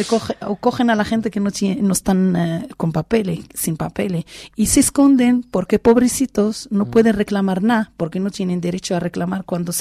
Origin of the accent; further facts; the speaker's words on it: Spain; Porque si yo soy española y veo que la hora vale 8 euros, no la cojo.